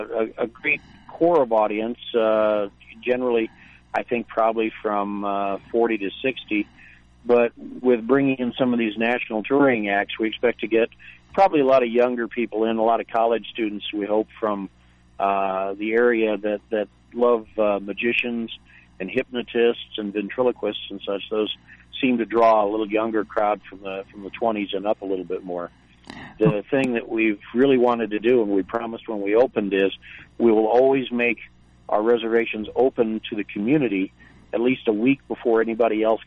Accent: Ankeny, Iowa, United States; now in Nevada, United States; No, I grew up actually in Ankeny, what used to be a very small town, obviously. And 20 years ago, we moved up to Nevada just to kind of get away from the urban area.

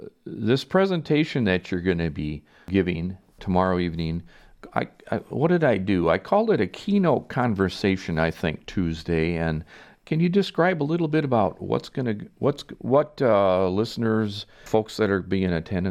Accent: Wisconsin, United States; I'm originally from Wisconsin, and every time I go back, I go like I've never really left

